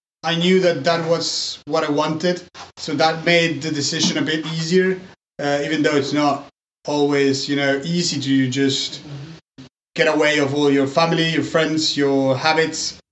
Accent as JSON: {"language": "English", "country": "Argentina", "tie": "born or raised there", "moved": "as an adult", "lives_now": "Sarlat, France", "said": "I was born and grew in Argentina with my parents, where I spent almost 25 years."}